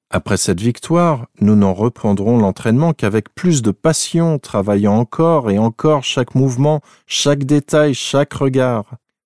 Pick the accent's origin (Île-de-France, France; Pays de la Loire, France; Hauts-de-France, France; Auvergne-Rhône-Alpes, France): Auvergne-Rhône-Alpes, France; Clermont-Ferrand; Nous venons tous les deux de Clermont-Ferrand.